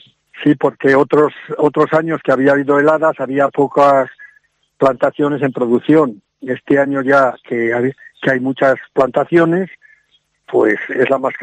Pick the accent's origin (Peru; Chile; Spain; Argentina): Spain; Zamora, Castile and León; mayoritariamente somos de aquí, de Zamora.